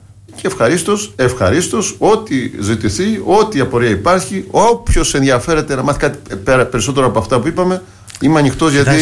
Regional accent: Heraklion, Crete, Greece; είμαι πολύ περήφανος για τον τόπο μου, για το Ηράκλειο

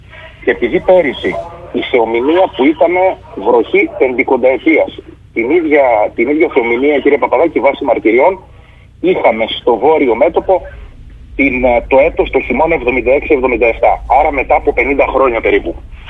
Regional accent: Potamies, Crete, Greece; Γι' αυτό και το χωριό μου, Υποταμιές, δέχτηκαν εντός των διοικητικών του ορίων

